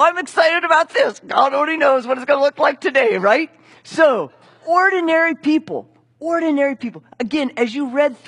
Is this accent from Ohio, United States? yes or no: yes; Ohio, United States; I grew up in Muskingum County, and my folks had some property there.